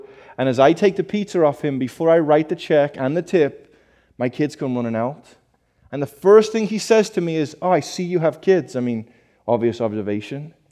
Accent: Liverpool, North West England, United Kingdom; also born or lived in California; I have to think, growing up in England, five doors down from a humongous

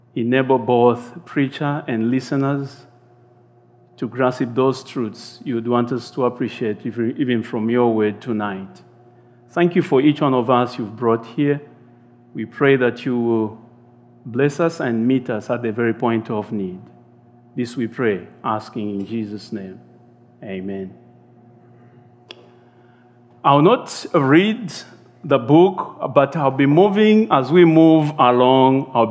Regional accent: Zambia; I'm from Zambia.

